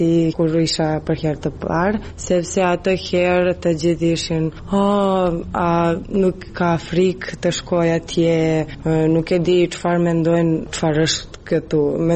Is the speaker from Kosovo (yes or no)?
no; Serbia; Dhe kur dëgjojnë që ne jemi nga Serbia